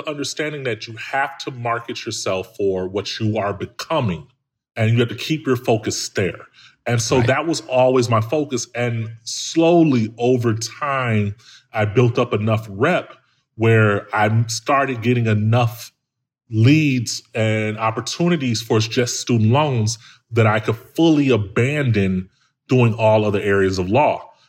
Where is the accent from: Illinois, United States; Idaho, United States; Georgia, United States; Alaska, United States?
Illinois, United States; Chicago; Dude, I'm from Chicago, man, like from the hood.